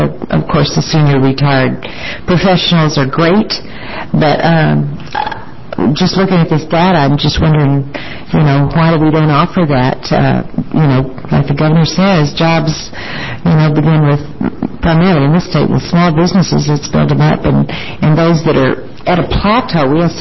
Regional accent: Texas, United States; I'm from Texas, and I just imagine there's a different format there, I believe.

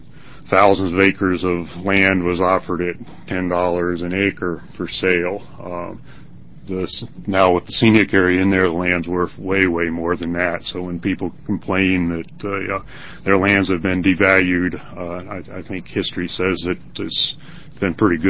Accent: Oregon, United States; I'm from Hood River County.

